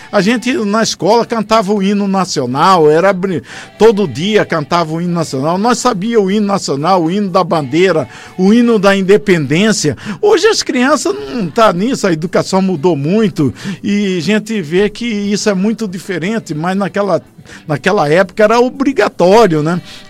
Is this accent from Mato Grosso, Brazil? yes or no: yes; Vila Bela, Mato Grosso, Brazil; Agora, voltando a falar da minha geração, que nós saímos de Vila Bela para Cuiabá para estudar naquela época, era tão difícil.